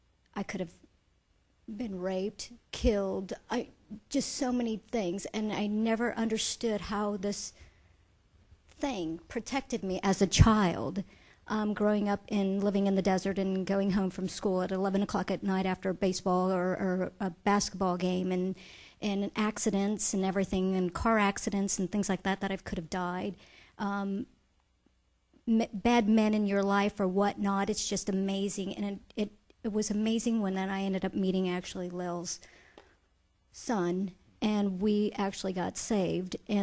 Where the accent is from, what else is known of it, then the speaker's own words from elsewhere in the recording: California, United States; I come from California, where a lot of my life was full of turmoil and poor, and realized how important it was to, it's just amazing as I grew up